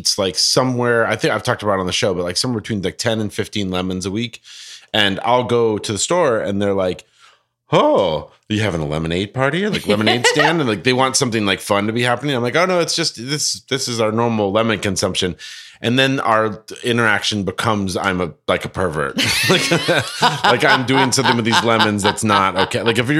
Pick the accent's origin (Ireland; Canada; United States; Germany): Ireland; accent: Irish; obviously, you can all hear it in my voice. I'm Irish. Guilty as charged.